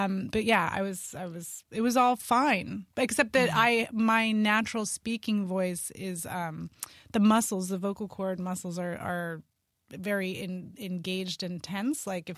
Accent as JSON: {"language": "English", "town": "San Francisco", "region": "California", "country": "United States", "tie": "born or raised there", "said": "I was raised in San Francisco in the city, and it's pretty rare"}